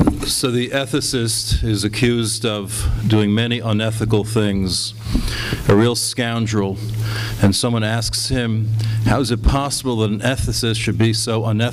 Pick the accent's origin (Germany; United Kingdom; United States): United States; Muncie, Indiana; I've never been as bothered by this question as others have, perhaps because I grew up in Muncie.